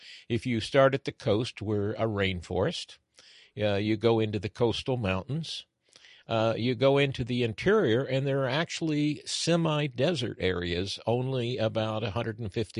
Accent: Missouri, United States; And while I was born and raised in Missouri, which is well south of Vancouver

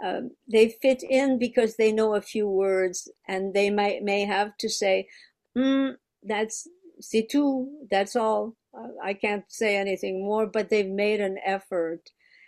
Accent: Ontario, Canada; I was raised in Canada in the province of Ontario.

